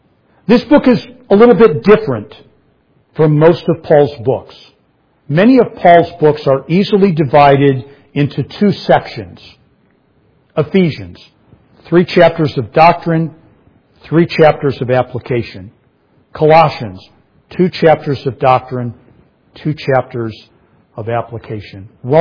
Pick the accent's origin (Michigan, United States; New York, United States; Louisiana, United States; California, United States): Michigan, United States; But I would also, still argue, having grown up in Michigan, that I was from the Midwest even then.